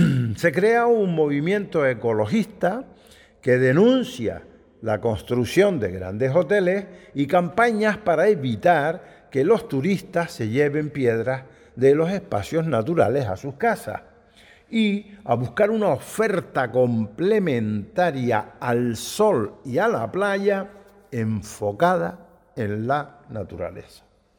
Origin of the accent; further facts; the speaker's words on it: Canary Islands, Spain; Yo soy un enamorado de todas nuestras islas y, como dice Néstor Doreste, soy más canario universal que canario de Gran Canaria.